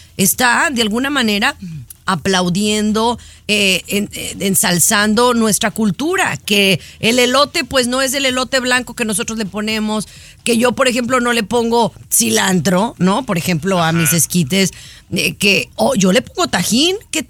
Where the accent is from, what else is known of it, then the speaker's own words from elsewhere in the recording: Mexico; nosotros como mexicanos